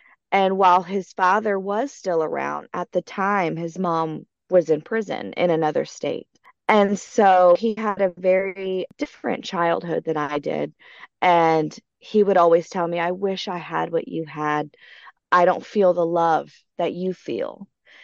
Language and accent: English; United States; I still live where all of these things took place. I stayed in my hometown. And so I remember being at the public library, and I was so excited to see him. We had gone, after school to just go study together. And as a Mexican American, we have extra hair.